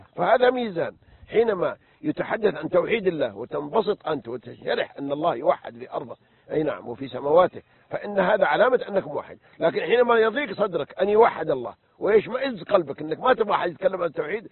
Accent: Saudi Arabia; عندنا في المملكة العربية السعودية

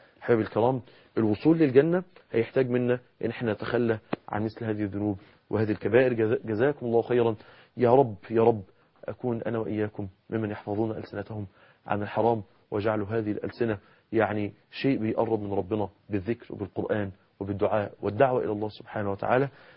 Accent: Egypt; إنما النميمة هي نقل الكلام اللي احنا بنسميها عندنا في مصر الفتنة

